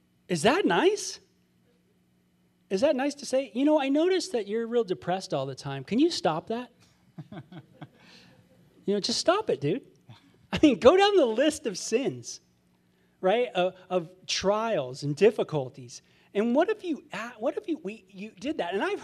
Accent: California, United States; Like where I grew up in California, you're used to, you know, you're used to California people, California women.

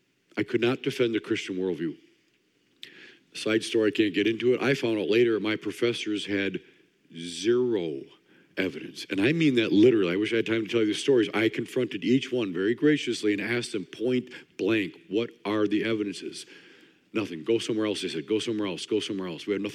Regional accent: Wisconsin, United States

